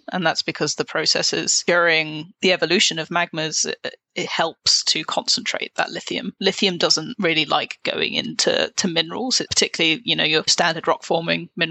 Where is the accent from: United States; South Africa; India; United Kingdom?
United Kingdom; England; now in Vancouver, Canada; I currently live in Vancouver, but as the accent says, I'm from the UK originally. I grew up just outside of London